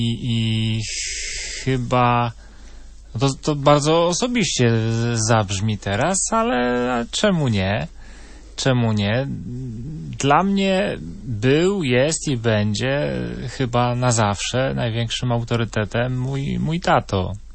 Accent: Lubaszowa, Lesser Poland, Poland; w tym maleńkim światku mojej rodzinnej miejscowości, mój tatuś jest już od wielu, wielu lat sołtysem Lubaszowej

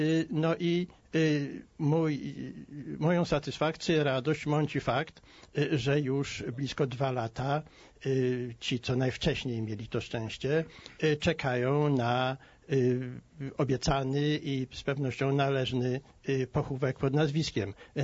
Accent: Warsaw, Masovian Voivodeship, Poland; born or raised there

